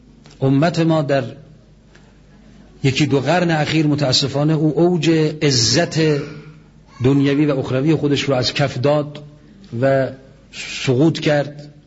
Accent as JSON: {"language": "Persian", "country": "Iran", "said": "در این جلسه من به دو عنوان و با دو حیث با شما سخن میگم، یکی به عنوان یک ایرانی"}